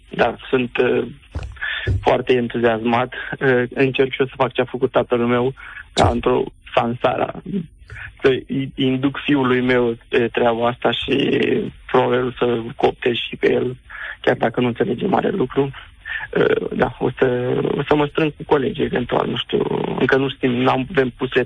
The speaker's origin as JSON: {"language": "Romanian", "country": "Moldova", "tie": "born or raised there", "lives_now": "Pitești, Romania", "said": "și vă sunt de la Pitești. Dar ca un mic preambul, eu m-am născut în Republica Moldova, chiar la frontiera cu Găgăuzia actuală."}